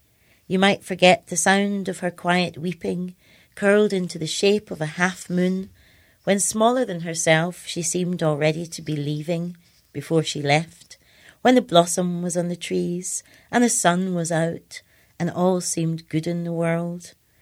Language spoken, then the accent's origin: English; Scotland, United Kingdom; because I was brought up in Scotland